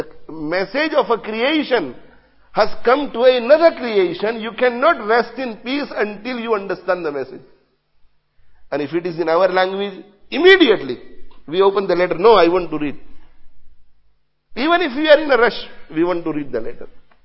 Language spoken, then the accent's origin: English; Leicester, East Midlands, United Kingdom; I'm not saying this because I live in Leicester. I'm not saying this because I grew up in Leicester.